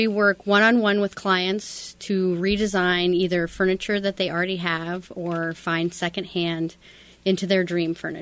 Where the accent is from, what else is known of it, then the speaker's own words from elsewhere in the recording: Des Moines, Iowa, United States; You know, I grew up in Sherman Hill. I'm a Des Moines girl. I went to Roosevelt and Iowa State.